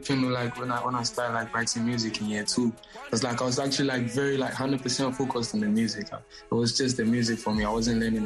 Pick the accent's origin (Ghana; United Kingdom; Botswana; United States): Ghana; Konongo, Ashanti; I grew up in Konongo Zongo. Like, Zongos are like the slummy part of the hood. You grow up with, like, a bit of aggressiveness.